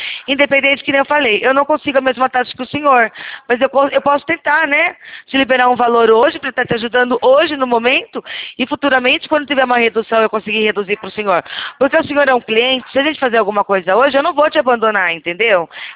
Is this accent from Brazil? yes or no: yes; Rio Claro, São Paulo, Brazil; Eu sou de Rio Claro, São Paulo